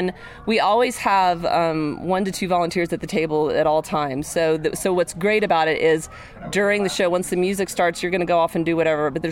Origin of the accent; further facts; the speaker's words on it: Alabama, United States; No, I grew up in Alabama.